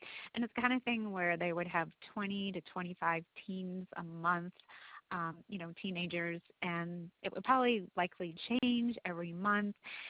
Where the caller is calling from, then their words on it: Buffalo, New York, United States; I'm calling from the Buffalo and Erie County Public Library in Buffalo, New York.